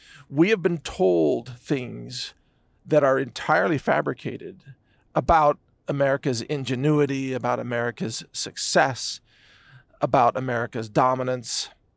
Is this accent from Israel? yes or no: no; United States; And look, I'm an American. I love my country, don't get me wrong.